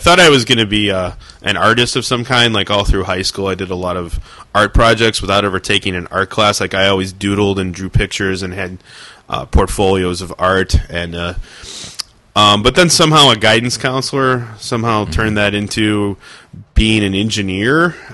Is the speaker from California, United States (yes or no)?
no; Calumet City, Illinois, United States; I grew up in Calumet City, Illinois, which is in the deep, deep south suburbs of Chicago, straight down past the garbage dump.